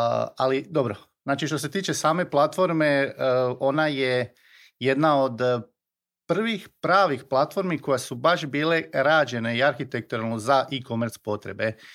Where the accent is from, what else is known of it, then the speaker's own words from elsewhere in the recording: Osijek, Osijek-Baranja County, Croatia; evo, dolazim iz Osijeka